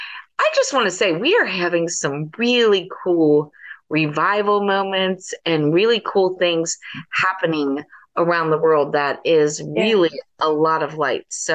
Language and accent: English; the South, United States; accent: Southern; So that is part of the reason for my Southern accent, girly girl stuff here.